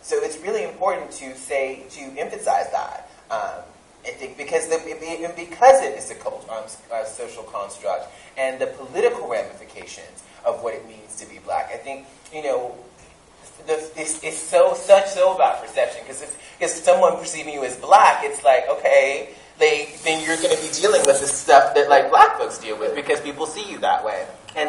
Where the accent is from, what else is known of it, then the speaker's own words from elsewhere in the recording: the South, United States; I'm from the South, so it's like, it's real.